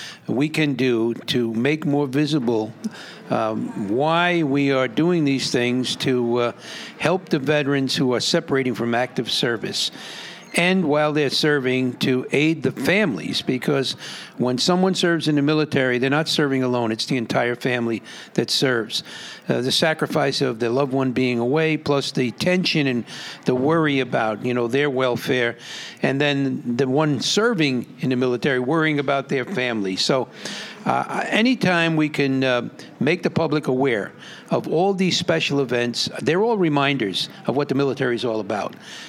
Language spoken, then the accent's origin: English; New Rochelle, New York, United States; I got involved in a political party in my hometown in New Rochelle.